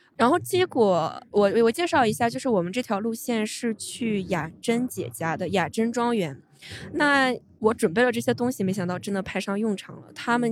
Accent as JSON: {"language": "Chinese", "region": "Shanghai", "country": "China", "said": "我是从上海过来的大学生"}